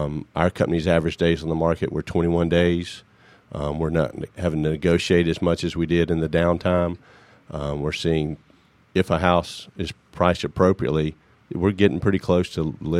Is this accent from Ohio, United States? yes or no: no; Georgia, United States; growing up in Gwinnett County and being here doing real estate for 21 years.